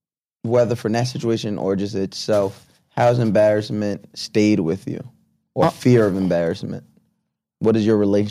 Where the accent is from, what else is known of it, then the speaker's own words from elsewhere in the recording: Long Island, New York, United States; So, growing up on Long Island, after my mom and my dad married, I went by my dad's last name.